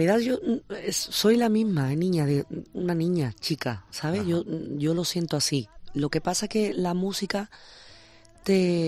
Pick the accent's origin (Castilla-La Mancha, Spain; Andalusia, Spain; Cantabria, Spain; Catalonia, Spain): Andalusia, Spain; Seville; Prefiero vivir en el campo, no quiero ir a Triana, ¿sabes? Yo soy de Triana, pero no voy a Triana ni qué más. No. Me quedo en el campo, me quedo con mis hijos.